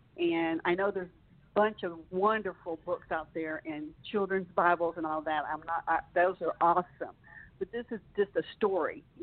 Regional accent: Alabama, United States; You know, I grew up in Alabama, and sometimes we talk and write the same way.

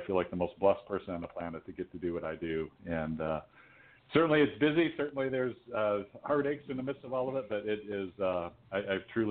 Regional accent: Toledo, Ohio, United States; Well, I'm from the Toledo, Ohio area, Northwest Ohio, and in Buckeye country, and have lived here most of my life.

